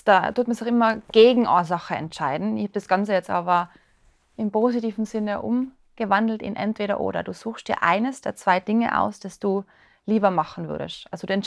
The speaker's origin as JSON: {"language": "German", "region": "Tyrol", "country": "Austria", "said": "Bei uns in Tirol kennt man so."}